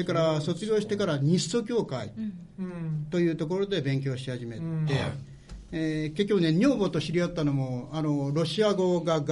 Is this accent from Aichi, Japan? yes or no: yes; Aichi, Japan; accent: Mikawa dialect; also born or lived in Yamagata; ただしあの僕は三河弁、